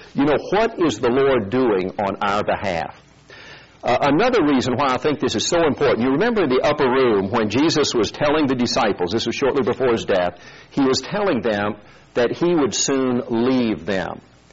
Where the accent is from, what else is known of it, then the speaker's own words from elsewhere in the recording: South Korea; Growing up in Korea as a youngster, my dad was a medical doctor.